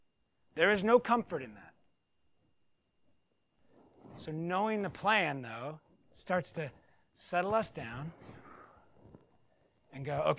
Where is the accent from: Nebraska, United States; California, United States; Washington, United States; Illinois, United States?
Washington, United States; Seattle; Growing up in Seattle, we would sometimes go to Mount Rainier.